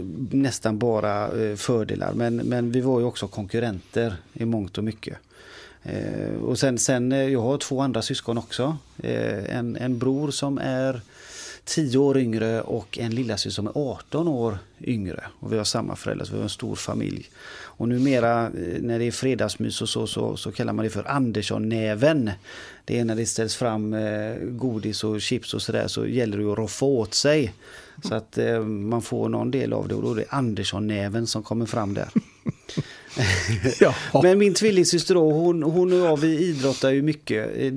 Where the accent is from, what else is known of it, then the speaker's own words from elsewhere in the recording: Gothenburg, Västra Götaland County, Sweden; Jag är uppvuxen på Hisingen, Hisings kärra. Född i Hisings backa, uppvuxen i Hisings kärra. Mina föräldrar flyttade till Partille, till Öjersjö.